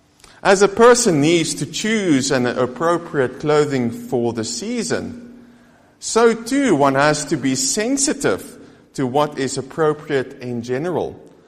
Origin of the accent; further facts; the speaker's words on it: South Africa; now in United Kingdom; As a South African, it has taken me time, or has taken time for me, to understand what is appropriate in Scotland.